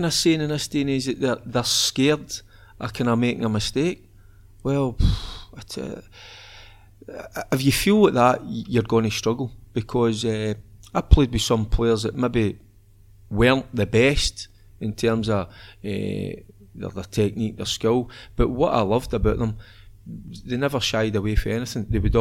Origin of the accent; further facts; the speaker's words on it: Glasgow, Scotland, United Kingdom; also born or lived in Hamilton; No, well, I grew up in Glasgow. Stayed in Shettleston, then it was Gathamlet, Ballanark, that area. So, and I moved out to Hamilton when I was about, 12 years old.